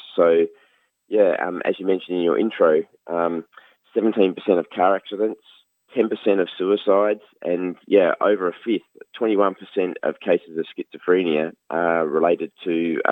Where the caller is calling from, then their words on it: South Australia, Australia; I'm calling from South Australia.